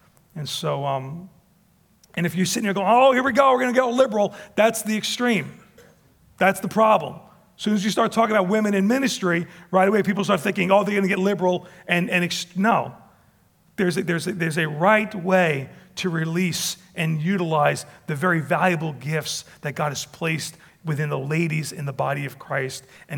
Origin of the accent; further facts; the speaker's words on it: United States; It's there that I recognize that my citizenship is first in heaven and secondly as an American.